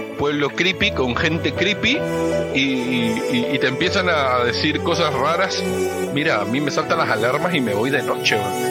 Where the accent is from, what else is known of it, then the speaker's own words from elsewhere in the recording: Peru; Soy peruano, o sea.